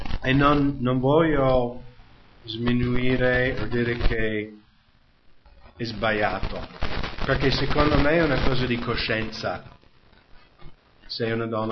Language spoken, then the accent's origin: Italian; United States; Italian is a second language; Cioè, negli Stati Uniti, nel mio paese, in Nord America, non è controverso per niente questi passi, ma in Italia sì